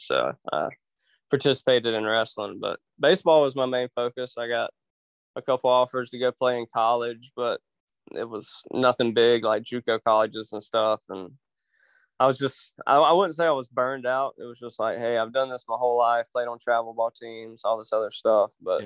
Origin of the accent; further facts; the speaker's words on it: Kite, Georgia, United States; I'm originally from a little city called Kite, Georgia, like what you fly at the beach and stuff. Population probably like 300, very rural, very out in the sticks, if you will. I lived there until I was like 12 years ol